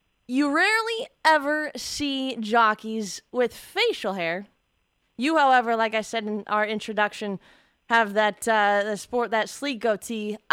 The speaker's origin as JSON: {"language": "English", "town": "Mattoon", "region": "Illinois", "country": "United States", "tie": "born there", "said": "And I grew up actually, I was born in Mattoon. Long story, moved around all over the place."}